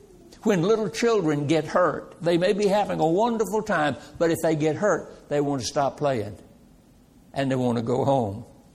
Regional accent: Roxboro, North Carolina, United States; I remember when I was a small child, I was raised in Roxboro, North Carolina. I was born on the wrong side of the tracks.

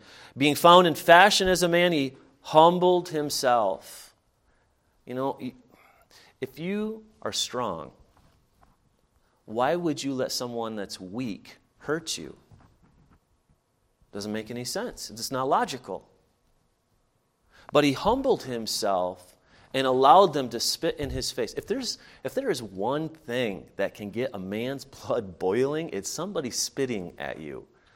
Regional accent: Michigan, United States; I said, we're from the United States, and told him Michigan, you know, the border with Canada.

